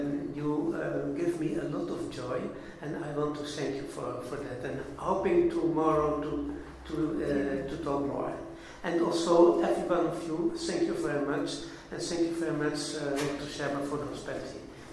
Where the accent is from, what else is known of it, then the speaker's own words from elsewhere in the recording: Netherlands; English is a second language; 20 years ago in the Netherlands, I'm from the Netherlands